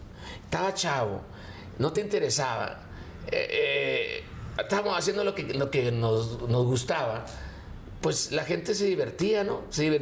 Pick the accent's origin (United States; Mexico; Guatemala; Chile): Mexico; Sinaloa; Obvio, pues somos de Sinaloa.